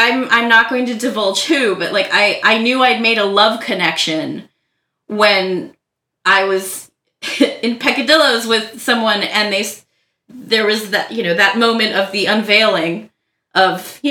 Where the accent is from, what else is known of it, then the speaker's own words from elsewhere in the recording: San Diego, California, United States; And, you know, I grew up in San Diego and I've been going to the con since I was little.